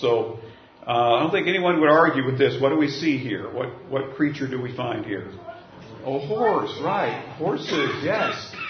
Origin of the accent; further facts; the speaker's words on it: Oklahoma, United States; I'm from Oklahoma. We used to say dead as a doornail.